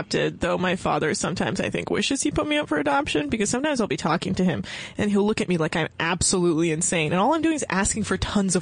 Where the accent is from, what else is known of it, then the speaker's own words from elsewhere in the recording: United States; But I mean, I was born and raised in America. Like, I never lived in a foreign country. I spent like a month in Iran every 2 years.